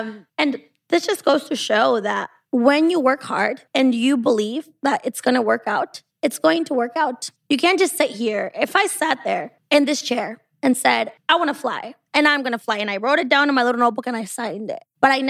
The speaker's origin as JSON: {"language": "English", "region": "Guanajuato", "country": "Mexico", "tie": "born or raised there", "said": "I lived in Michoacán, but I went to school in Guanajuato. And my dad's from Guanajuato, but my mother is from Michoacán. But I was born in Guanajuato."}